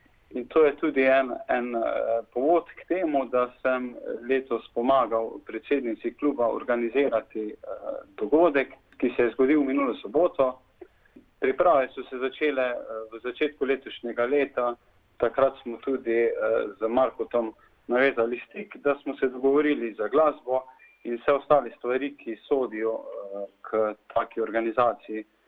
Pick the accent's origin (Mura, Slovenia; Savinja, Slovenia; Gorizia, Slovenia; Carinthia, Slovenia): Carinthia, Slovenia; Prihajam iz Koroške